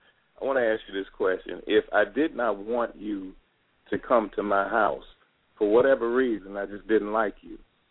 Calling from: Chicago, Illinois, United States

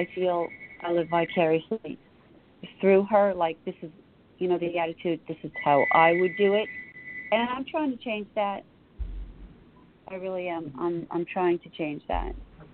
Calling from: New York, United States; I'm calling from New York.

